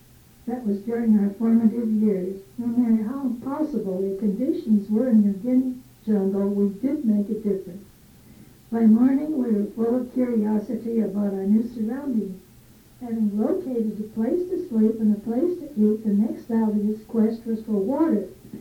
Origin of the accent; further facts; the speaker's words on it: San Pedro, California, United States; When my turn came and I said I was from New San Pedro, California, a big cheer went up